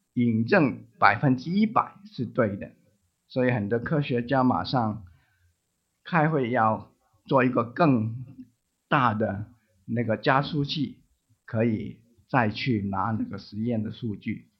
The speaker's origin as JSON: {"language": "Chinese", "country": "Hong Kong", "tie": "born or raised there", "said": "我的故乡是在香港"}